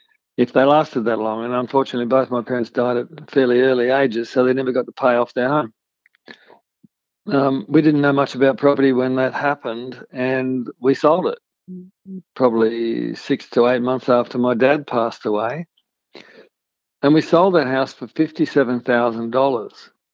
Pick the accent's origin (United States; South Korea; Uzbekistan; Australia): Australia; Westmead, New South Wales; So I grew up in Westmead, you know, which is a little suburb of Parramatta, so Western Suburbs kid.